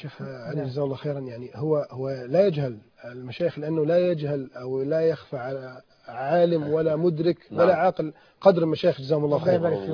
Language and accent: Arabic; Alexandria, Alexandria Governorate, Egypt; أنا من الإسكندرية